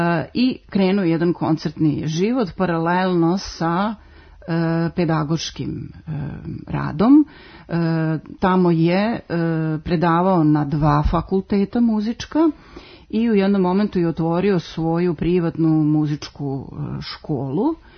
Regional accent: Serbia; Kod nas u Srbiji kvintet je izveden

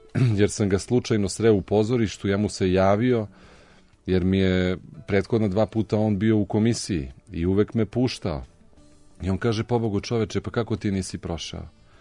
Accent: Belgrade, Serbia; Odrastao sam u Zvezdari, Zvezdarska šuma, Olimp

